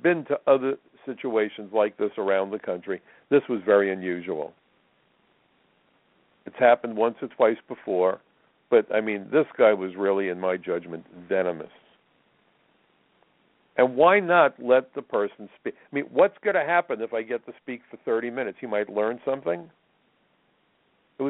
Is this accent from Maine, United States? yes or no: no; New York City, New York, United States; On 9/11, it was my hometown, New York City, that got hammered the worst.